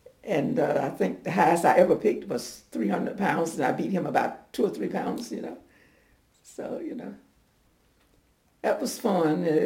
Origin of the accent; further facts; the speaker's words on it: Tarboro, North Carolina, United States; also born or lived in Bethel; I grew up in Edgecombe County. I've been in Edgecombe County all my life.